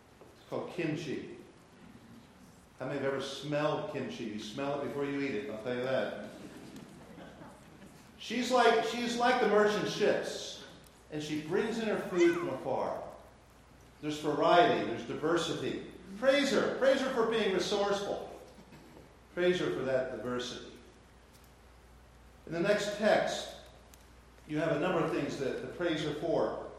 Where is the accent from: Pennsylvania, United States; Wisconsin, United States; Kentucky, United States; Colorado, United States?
Colorado, United States